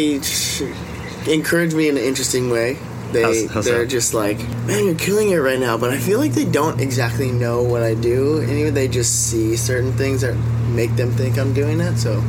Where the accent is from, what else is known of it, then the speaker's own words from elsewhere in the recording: Hawaii, United States; I think growing up in Hawaii is kind of the best thing you could ever